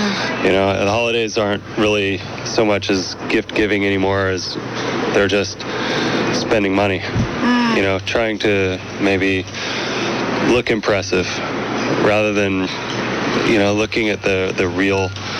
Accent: Santa Cruz, California, United States; from Santa Cruz.

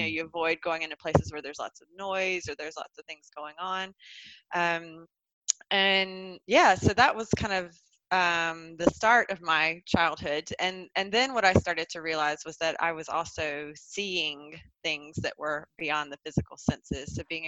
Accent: North Carolina, United States; as you may be able to hear from my accent, I am not from around these parts. I grew up in the Southeast, in North Carolina, in the States, and grew up in quite a conservative area, conservative backgrounds.

